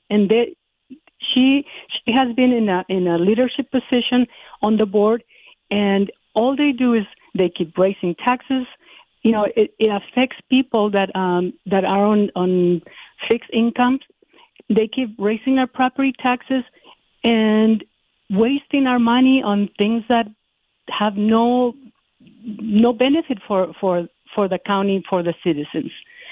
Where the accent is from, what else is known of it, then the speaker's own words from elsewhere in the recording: Mexico; moved away as an adult; now in United States; I am a legal immigrant. I came here from Mexico